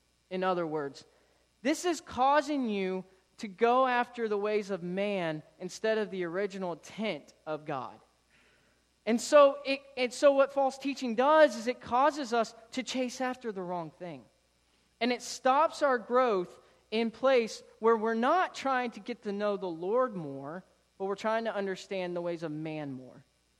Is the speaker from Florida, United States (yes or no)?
yes; Florida, United States; Now, if you know my story, you know I'm from Florida. It's flat in Florida.